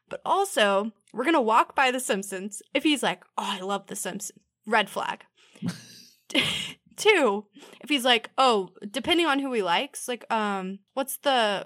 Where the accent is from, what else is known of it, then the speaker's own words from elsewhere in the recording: Oklahoma, United States; I'm from Oklahoma. We drink a lot of beer in Oklahoma.